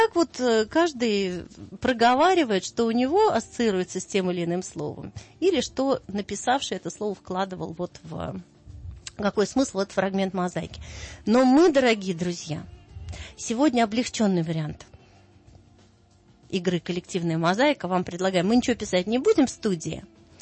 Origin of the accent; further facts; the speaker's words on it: Russia; того, с чем мы вернулись из Грузии на родину, в Россию